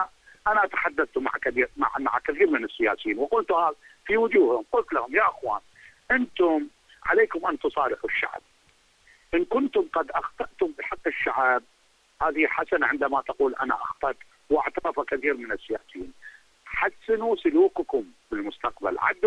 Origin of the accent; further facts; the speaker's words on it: Iraq; وانا ابن العراق ولن أخشى أحد عندما أقول الحقيقة